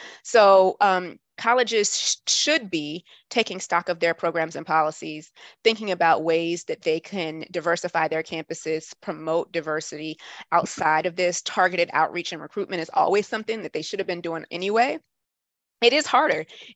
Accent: Atlanta, Georgia, United States; So now I'm back home in my hometown of Atlanta and working with the education consulting firm here.

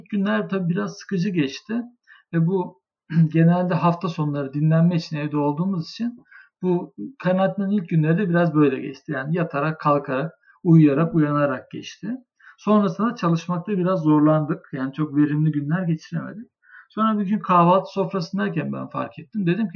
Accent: Ankara, Turkey; Şimdi Ankaralıyız mesela.

